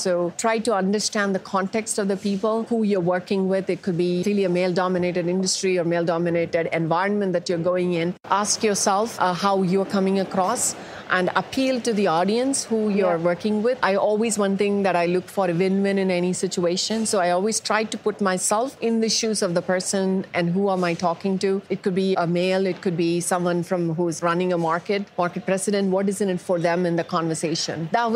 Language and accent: English; India; accent: Indian; My children still seem to think I have a little bit of an Indian accent.